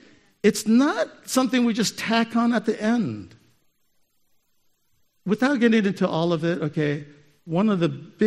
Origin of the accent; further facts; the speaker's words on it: Okinawa, Japan; I grew up in Okinawa, Japan. My father worked for the U.S. Air Force, and so he was a civilian.